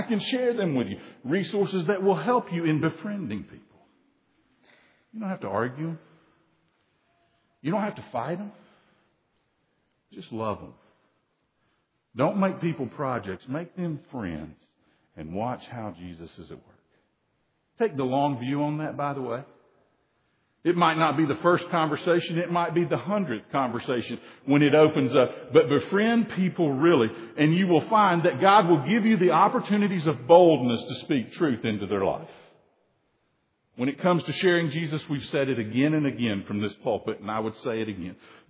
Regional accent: Soddy Daisy, Tennessee, United States; When I was a kid in my church, the little Presbyterian church I grew up in Soddy Daisy, Tennessee, First Presbyterian Soddy Daisy, Tennessee.

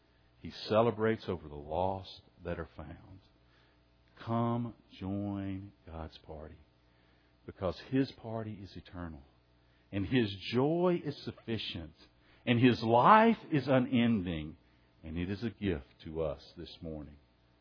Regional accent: Tennessee, United States; now in Texas, United States; And, you know, being in Texas, growing up in Tennessee, I've got the easy excuse, so I opted out.

